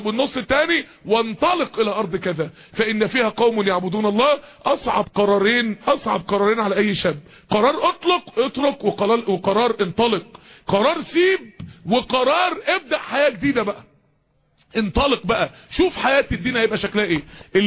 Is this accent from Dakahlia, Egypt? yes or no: yes; Mansoura, Dakahlia, Egypt; يعني احنا كلنا من المنصورة،